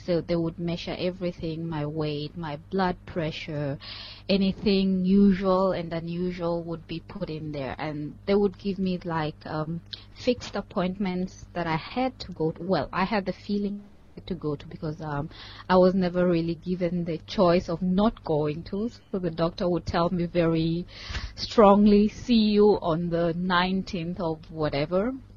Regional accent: Kenya; moved away as an adult; now in Germany; I come from Kenya, but I've been living in Germany for the last 6 years. I'm 31 years old, married, and have 9-month-old son.

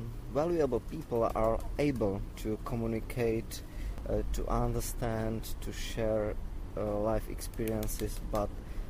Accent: Krnov, Moravian-Silesian Region, Czechia; I am from Czech Republic, from small town named Krnov.

